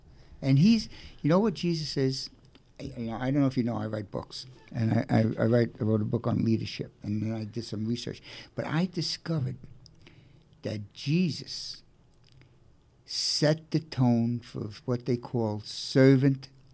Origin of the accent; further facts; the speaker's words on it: Brooklyn, New York, United States; But of course, you know, I'm from Brooklyn. I'm not that elegant.